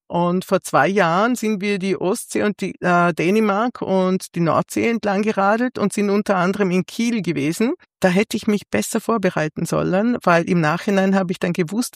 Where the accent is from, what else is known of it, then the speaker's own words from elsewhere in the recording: Vienna, Austria; dann die ganze Donau entlang bis nach Wien in meine alte Heimat